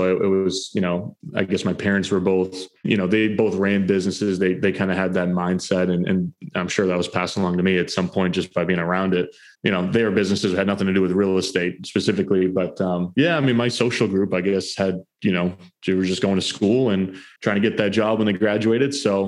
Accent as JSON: {"language": "English", "region": "New Hampshire", "country": "United States", "tie": "born or raised there", "said": "actually not too far from my hometown up in New Hampshire, about an hour north of Boston."}